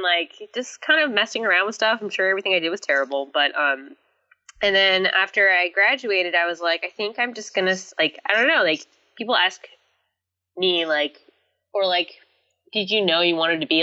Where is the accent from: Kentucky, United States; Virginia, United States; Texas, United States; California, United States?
California, United States; Visalia; growing up in Visalia, in the Central Valley, there's, like, not a lot that's close by.